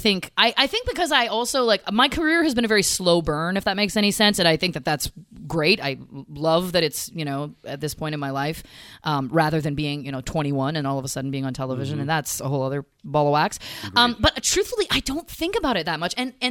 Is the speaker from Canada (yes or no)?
yes; Canada; Because I am too Canadian, Jimmy.